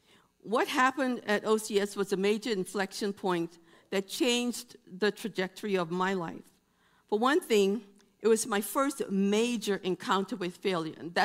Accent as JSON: {"language": "English", "country": "Bahamas", "tie": "born or raised there", "moved": "yes", "lives_now": "United States", "said": "Growing up in the Bahamas, I was used to doing well in school. But after we moved to the United States and as I got older"}